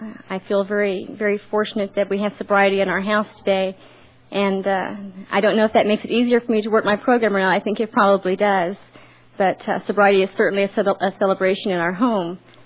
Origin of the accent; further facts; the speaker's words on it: Belton, Missouri, United States; I grew up in Kansas City, Missouri, in a little town called Belton, which is just south of the city.